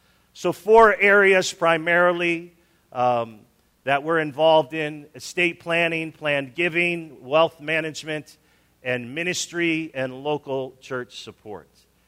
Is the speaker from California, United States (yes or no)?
no; Chicago, Illinois, United States; I grew up in Chicago.